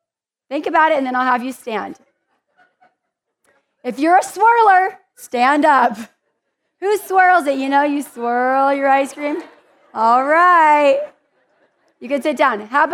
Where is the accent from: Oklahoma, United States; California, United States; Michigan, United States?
California, United States; I was born in Southern California and born and raised there. Yeah, I know all you Nevada people want to get rid of us, but Nevada means home now.